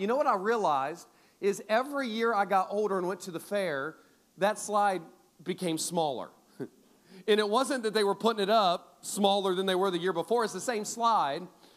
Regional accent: Ohio, United States; I remember growing up in Ohio every year.

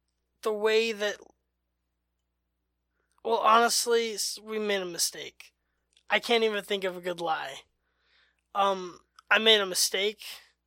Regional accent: Utah, United States; So do I. I'm from Utah, originally.

